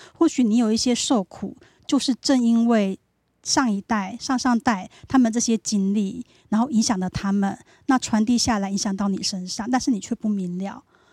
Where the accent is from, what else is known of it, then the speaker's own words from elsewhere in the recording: New Taipei, Taiwan; 我来自新北市。